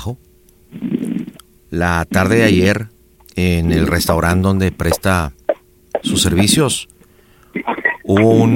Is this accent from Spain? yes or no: no; Mexico; como ciudadano mexicano estaremos apoyándolo durante todo este tiempo